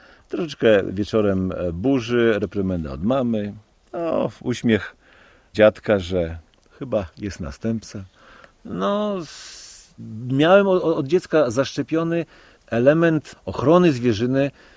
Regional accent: Podlaskie Voivodeship, Poland; Ja się wychowałem na otulinie Niecki, która się nazywa Niecką Tyniewicką. I pierwsze zabawy takiego dziecka wychowanego w środowisku wiejskim to były zabawy z naturą.

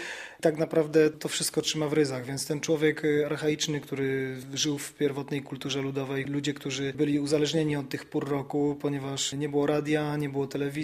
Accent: Bielsko-Biała, Silesian Voivodeship, Poland; my wychowując się w Bielsku-Białej, mieście, które jest dosyć blisko gór i z racji tego, że ja tańczyłem długo w zespole regionalnym, poznałem te melodie, ale żyłem też i wychowałem się na osiedlu

